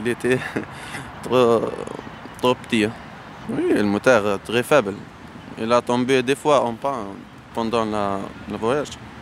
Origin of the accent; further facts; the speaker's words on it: Medenine, Tunisia; French is a second language; moved away as an adult; now in Paris, France; je suis tunisien. J'habite à la ville de Mednine, c'est au sud de Tunisie, 50 km de Djerba, près de la frontière libyenne.